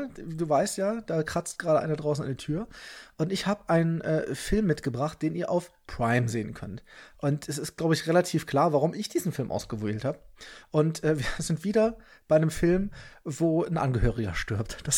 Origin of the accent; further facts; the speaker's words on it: Rhineland, Germany; Ist für mich ja sehr schwer auszusprechen als Rheinländer.